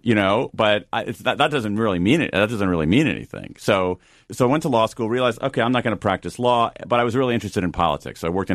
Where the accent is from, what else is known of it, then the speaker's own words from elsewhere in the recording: Midwest, United States; because I'm a kid from the Midwest and that's not going to be any kind of economic security.